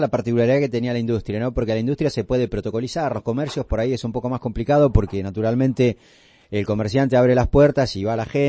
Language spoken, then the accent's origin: Spanish; Tapalqué, Buenos Aires Province, Argentina; es vecino nuestro porque yo soy de Tapalqué